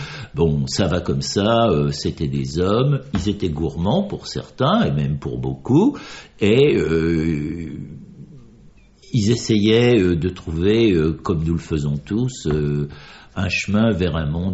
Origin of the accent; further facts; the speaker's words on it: France; born there; sur les rebords du Jura, Orgelais, qu'il est venu ensuite à Auxerre, tout comme moi.